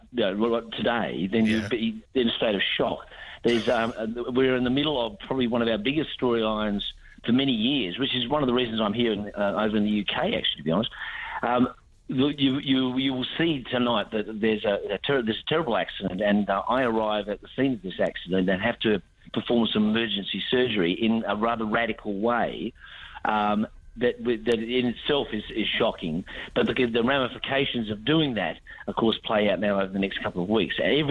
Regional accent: Perth, Western Australia, Australia; I am from Perth.

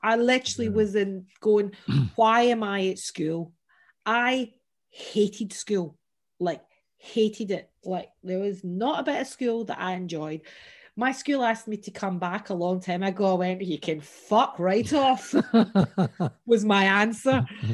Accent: Glasgow, Scotland, United Kingdom; also born or lived in Loch Lomond; I was this wee scrawny little kid with a name like … growing up in Glasgow.

